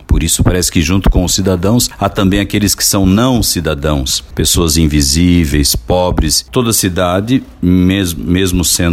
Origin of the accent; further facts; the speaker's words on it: Tabatinga, Brazil; que sou natural de Tabatinga, e aqui vivi dois momentos muito significativos